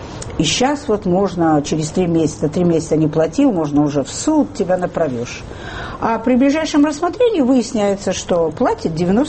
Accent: Moscow, Russia; мы все москвичи

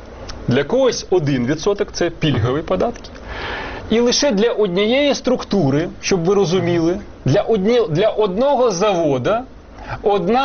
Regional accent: Kyiv, Ukraine; серед яких я, як корінний киянин, от живу.

